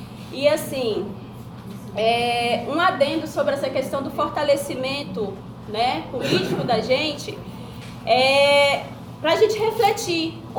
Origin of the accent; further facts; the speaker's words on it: Gama, Federal District, Brazil; eu sou professora alfabetizadora da escola pública. Sou do Gama, Distrito Federal. Não gosto de falar que sou de Brasília